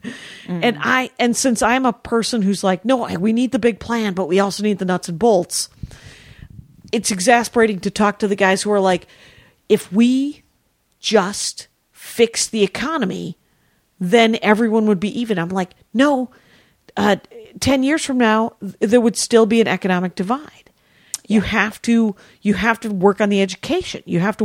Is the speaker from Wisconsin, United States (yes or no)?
yes; Wisconsin, United States; I'm from Wisconsin.